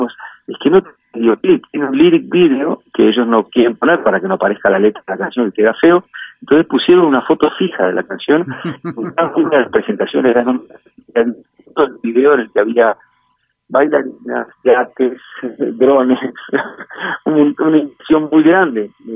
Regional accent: Montevideo, Uruguay; soy del barrio Atahualpa, de Montevideo, y me crié en Punta Gorda y viví al final una temporada en Positos.

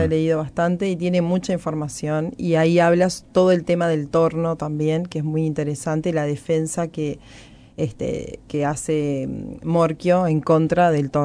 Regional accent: Soriano, Uruguay; yo soy del interior, soy de Soriano

